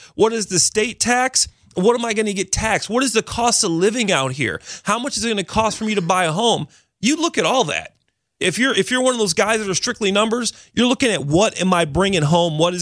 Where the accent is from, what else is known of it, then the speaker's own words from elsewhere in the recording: Chicago, Illinois, United States; I'm a Bears fan. I'm from Chicago.